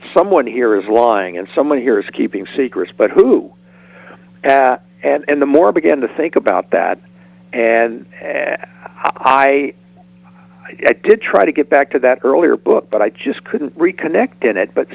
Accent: Louisiana, United States; now in Los Angeles, United States; Well, I'm originally from Louisiana.

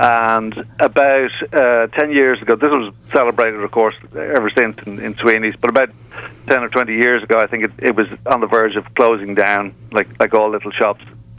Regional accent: Dublin, Leinster, Ireland; also born or lived in Wicklow; I'm from Dublin originally, or Wicklow, but I have a dark sense of humor because of that.

